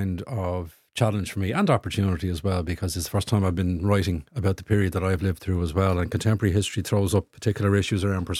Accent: Ireland; there's a lot of confidence there about how far Irish culture and creativity and voices can travel. We are a cultural powerhouse.

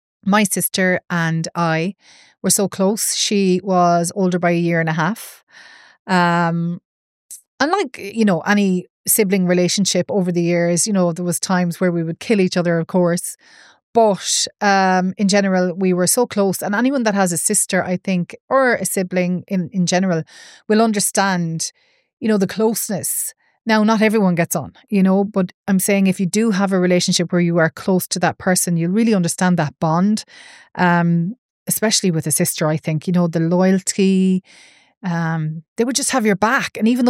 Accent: Roscommon, Connacht, Ireland; now in Galway, Ireland; I'm originally from Roscommon, but living in Galway, Ireland.

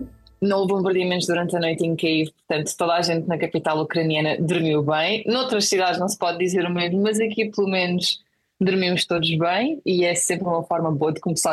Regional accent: Portugal; os meus pais emigraram para Portugal, levaram a mim e ao meu irmão mais novo com eles. Portanto, eu cresci em Portugal, eu acho que a formação da minha identidade foi sobretudo feita em Portugal

